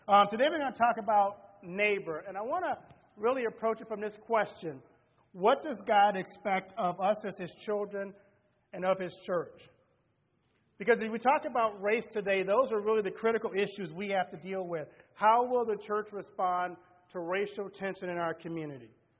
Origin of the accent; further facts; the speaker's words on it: Louisiana, United States; When I was growing up, I grew up in the Deep South. And I went to an all-white Lutheran school when I was in my early 70s in Louisiana.